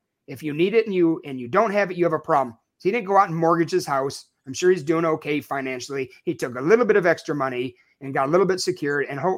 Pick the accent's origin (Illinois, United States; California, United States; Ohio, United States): Illinois, United States; Chicago; I'm starting to go to Iraq more. I'm from Chicago. It makes me sad. I miss the pizza.